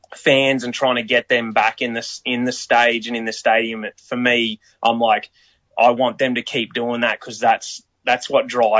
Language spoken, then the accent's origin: English; Australia; I'm coming from Australia and trying to make it here.